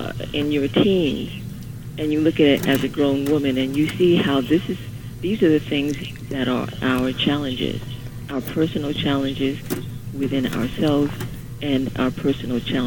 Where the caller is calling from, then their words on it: Brooklyn, New York, United States; Brooklyn.